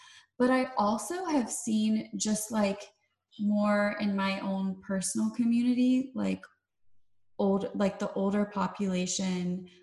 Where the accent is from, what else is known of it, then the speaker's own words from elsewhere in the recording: Georgia, United States; I mean, I'm from the South, so like, I'm from Georgia.